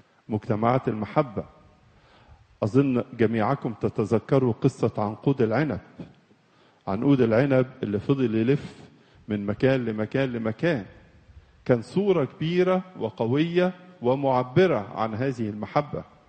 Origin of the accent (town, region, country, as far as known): Egypt